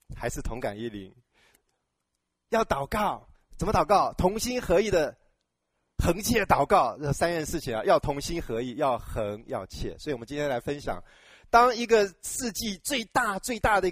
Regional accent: China; 我们中国人就讲说你就等就是很不好的事情

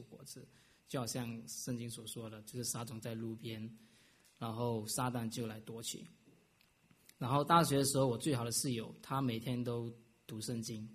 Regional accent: Malaysia; 就是我来自马来西亚

